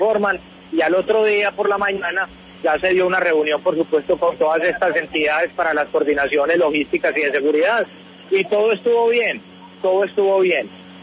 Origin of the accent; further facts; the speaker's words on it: Colombia; como colombianos nos pongamos de acuerdo